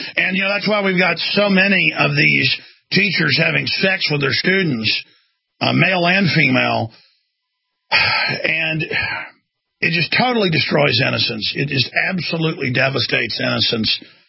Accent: Texas, United States; growing up in Texas, I mean, you could drive 2 hours, especially back then, without ever seeing a gas station.

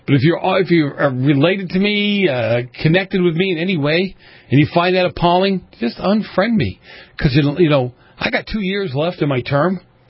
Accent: Boston, Massachusetts, United States; I've told the story a million times growing up in Boston

